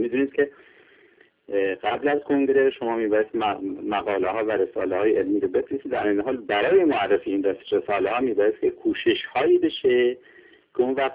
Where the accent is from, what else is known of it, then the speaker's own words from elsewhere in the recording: Iran; now in Sweden; من یک مقدار به عنوان یک ایرانی اونجا دلخوش شدم